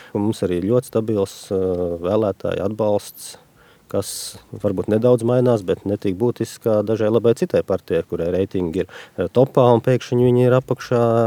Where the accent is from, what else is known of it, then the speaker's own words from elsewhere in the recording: Riga, Latvia; born there; Jā, es esmu dzimis Rīgā.